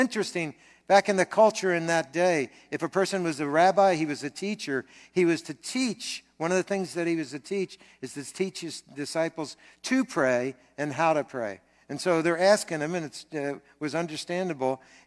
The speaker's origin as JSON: {"language": "English", "region": "New Jersey", "country": "United States", "tie": "born or raised there", "said": "I grew up in New Jersey. Okay, don't hold that against me."}